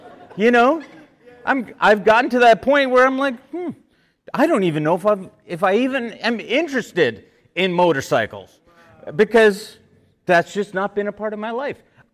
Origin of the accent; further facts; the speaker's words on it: Canada; I'm a Canadian.